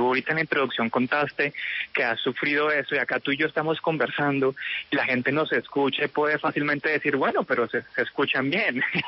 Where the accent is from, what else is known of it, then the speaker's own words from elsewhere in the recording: Colombia; Y también como colombianos, como esta idea del perrenque, del poner la actitud.